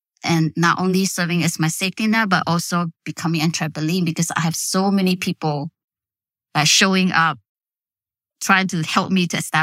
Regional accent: Malaysia; now in United States; I'm from Malaysia. I'm Chinese Malaysian. I'm Chinese Malaysian American who has lived in America for 34 years.

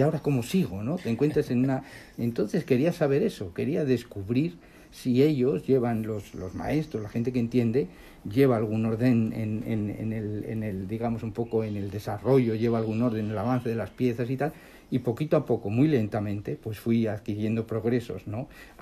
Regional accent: Santurtzi, Basque Country, Spain; yo vengo de España, vengo de Santurce, es un puerto pesquero en Euskadi, en el País Vasco.

